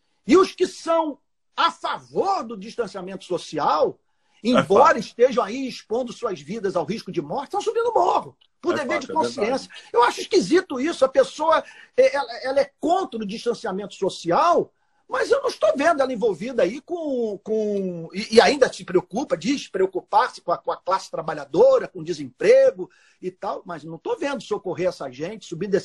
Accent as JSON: {"language": "Portuguese", "region": "Rio de Janeiro", "country": "Brazil", "tie": "born or raised there", "said": "Ipanema, minha primeira praia, onde eu nasci, onde eu fui morar pela primeira vez."}